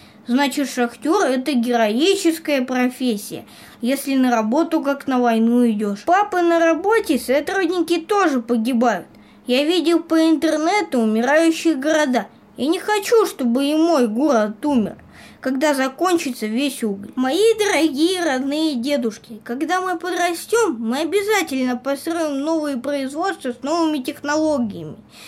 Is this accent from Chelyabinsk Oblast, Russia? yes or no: no; Prokopyevsk, Kemerovo Oblast, Russia; У моего родного города не очень долгая жизнь. Всего 75 лет. Но она богата людьми и событиями. Прокопьевск называют черной жемчужиной Кузбасс.